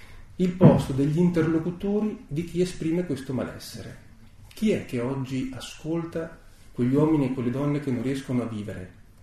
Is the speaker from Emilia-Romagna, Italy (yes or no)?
yes; Vignola, Emilia-Romagna, Italy; sono di Vignola, faccio lo psicanalista di mestiere.